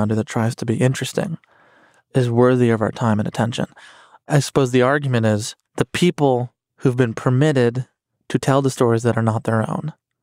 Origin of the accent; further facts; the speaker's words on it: Chicago, Illinois, United States; I was raised in Chicago, loved him.